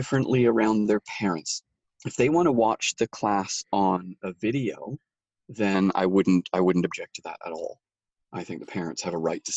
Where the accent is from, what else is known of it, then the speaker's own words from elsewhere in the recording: Canada; moved away; And that being said, I mean, as a Canadian, it's still kind of dirty.